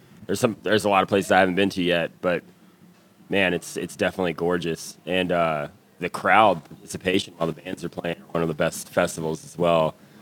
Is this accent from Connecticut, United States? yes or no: no; Culpeper, Virginia, United States; My hometown is Culpeper, and the best place to be there is Lakota Ranch.